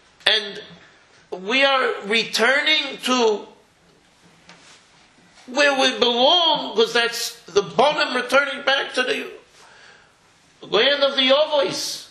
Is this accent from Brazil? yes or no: no; United States; I'm an American here visiting, and very warmed by the beautiful hospitality I hear from the community here.